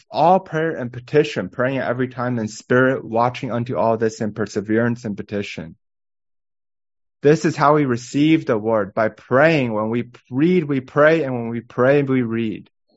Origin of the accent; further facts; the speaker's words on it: Taiwan; I'm from Taiwan, and in Taiwan we have a high-speed railroad, a high-speed highway.